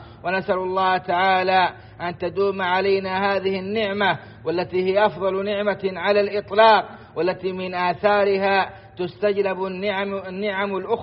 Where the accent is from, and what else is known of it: Saudi Arabia